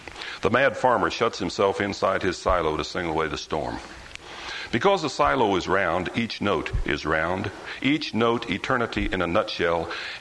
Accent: Kansas, United States; But when I grew up in Kansas, and the place you grow up in does have a hold on you of sorts.

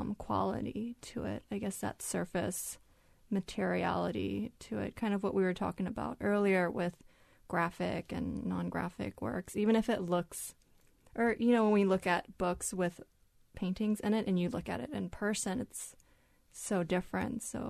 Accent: Japan; I grew up in Japan, so I'm used to a lot of visual narratives.

